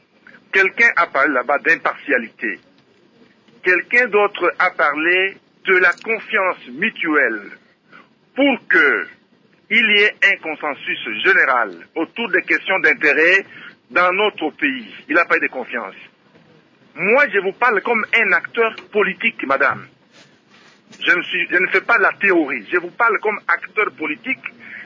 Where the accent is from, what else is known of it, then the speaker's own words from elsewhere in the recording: eastern Congo, DR Congo; now in Kinshasa, DR Congo; Vous savez, moi je suis de l'Est, madame. Je suis de l'Est.